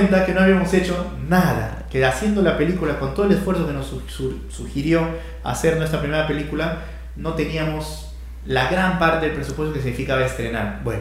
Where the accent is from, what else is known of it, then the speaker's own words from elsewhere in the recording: Peru; hola, soy de Perú